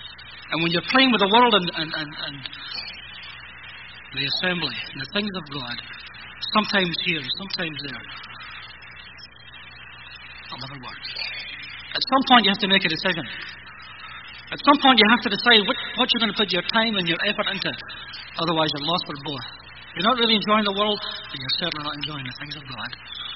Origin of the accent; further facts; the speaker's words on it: Scotland, United Kingdom; I grew up in poverty in Scotland. We had nothing.